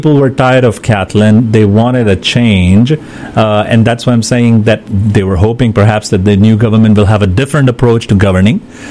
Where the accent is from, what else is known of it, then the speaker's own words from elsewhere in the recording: Pakistan; I remember growing up in Pakistan